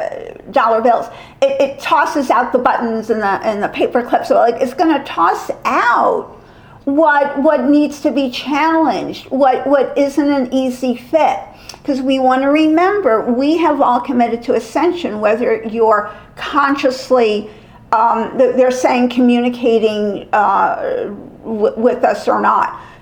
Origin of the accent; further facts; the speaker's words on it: Manhattan, New York, United States; I just see Statue of Liberty because I grew up in Manhattan, so it's an easy visual.